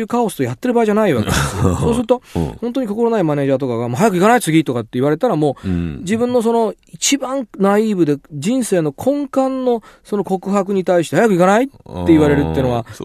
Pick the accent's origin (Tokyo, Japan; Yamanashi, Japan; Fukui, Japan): Tokyo, Japan; also born or lived in Osaka; 幼稚園は大阪で育って、あの過ごして、幼稚園の最終学年の時に東京に来て